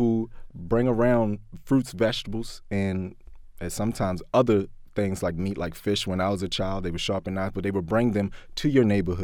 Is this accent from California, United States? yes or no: no; Baltimore, Maryland, United States; growing up in West Baltimore, growing up in Baltimore in general, you notice that there's systemic issues with finding good food